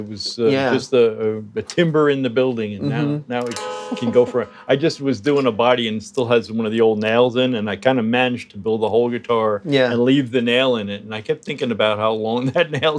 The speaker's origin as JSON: {"language": "English", "town": "Bay Shore", "region": "New York", "country": "United States", "tie": "born or raised there", "said": "I grew up in Bayshore, so."}